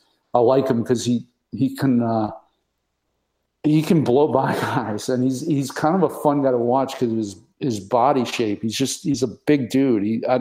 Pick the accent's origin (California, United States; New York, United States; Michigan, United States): New York, United States; New York City; He's from Westchester County. I grew up in the Bronx